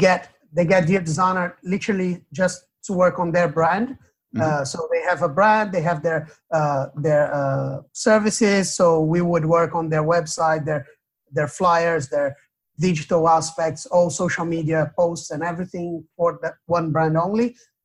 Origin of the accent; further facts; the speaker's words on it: Brazil; English is a second language; I myself, I am from Brazil, and I had to learn English in order to do the whole thing.